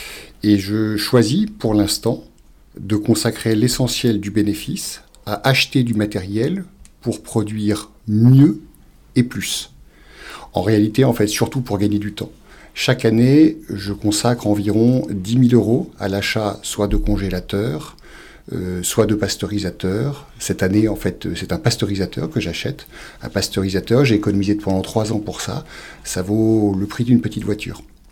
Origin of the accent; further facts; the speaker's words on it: Brest, Brittany, France; je suis breton. Je suis né à Brest, dans le Finistère. Et après une carrière à Paris, j'ai décidé de faire une seconde carrière en Ardèche.